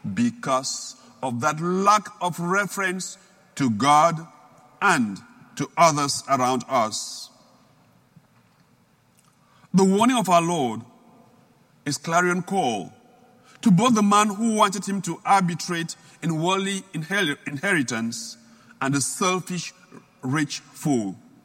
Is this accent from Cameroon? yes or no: yes; Cameroon; I come from Cameroon in Central West Africa